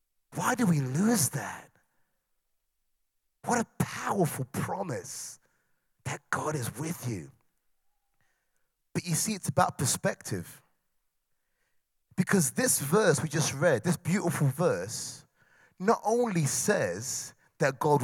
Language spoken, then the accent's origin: English; United Kingdom; As a British man, I have no idea what it's like to live under foreign occupation.